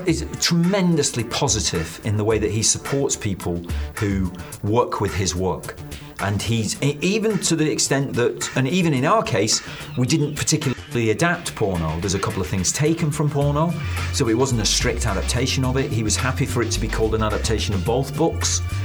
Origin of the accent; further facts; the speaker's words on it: Manchester, North West England, United Kingdom; child, Irish roots, and part of the generation that came over in the 50s into Manchester and Liverpool. I'm from Manchester, so was very conscious of my Irish roots.